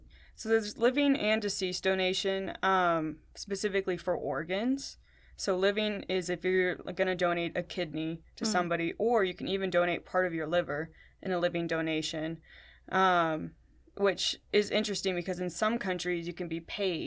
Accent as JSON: {"language": "English", "town": "San Diego", "region": "California", "country": "United States", "tie": "born or raised there", "said": "I'm currently an M2, almost an M3. I was born and raised in San Diego, left to go to college in Dallas"}